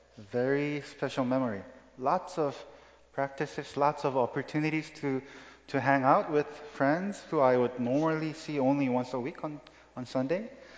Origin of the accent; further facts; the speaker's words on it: South Korea; when I was growing up in South Korea